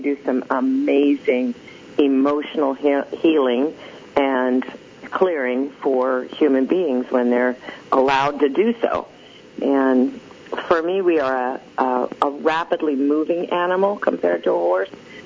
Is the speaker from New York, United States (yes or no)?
no; Tempe, Arizona, United States; Yeah, I grew up in Tempe, Arizona, which is where Arizona State University resides.